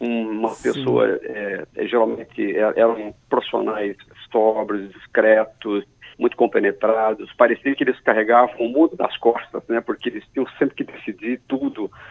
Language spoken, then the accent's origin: Portuguese; Jaguapitã, Paraná, Brazil; E nessa época de férias escolares eu retornava para minha terra natal e ajudava meu pai no cartório. Ele era escrivão do sítio ali na comarca de Jaguapitã.